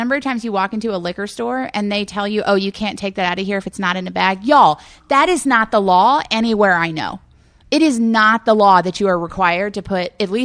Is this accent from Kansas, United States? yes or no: no; Baton Rouge, Louisiana, United States; And I grew up in Louisiana. Like, I'm not talking about California. I grew up the road in Baton Rouge